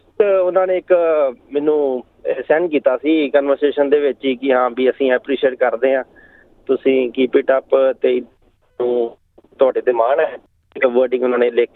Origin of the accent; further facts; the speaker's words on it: Dhianpur, Punjab, India; now in Melton, Australia; ਪਿਛਲੇ ਮੈਂ 10 ਸਾਲ ਹੋ ਗਏ ਨੇ, 2009 ਦੇ ਵਿੱਚ ਅਸੀਂ ਆਏ ਸੀ ਮੈਲਬਨ, ਅਤੇ ਉਦੋਂ ਸਾਡਾ ਮੇਰਾ ਪਿੰਡ ਹੈਗਾ ਭਾਅ ਜੀ ਧਿਆਨਪੁਰ, ਇਹ ਅੰਮ੍ਰਿਤਸਰ ਡਿਸਟ੍ਰਿਕਟ ਦੇ ਵਿੱਚ ਹੀ ਪੈਂਦਾ